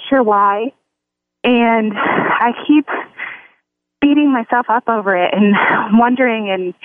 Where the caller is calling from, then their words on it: New York, United States; New York. New York.